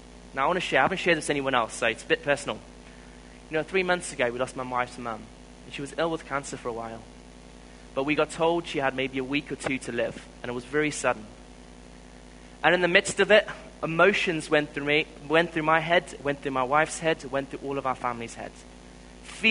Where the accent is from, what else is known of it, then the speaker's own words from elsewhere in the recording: South Africa; I'm a South African, brought up in South Africa.